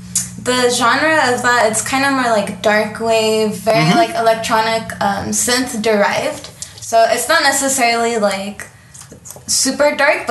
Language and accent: English; El Monte, California, United States; I'm from San Gabriel Valley, so east, like 15 minutes east of East Los Angeles. El Monte, that's where I grew up.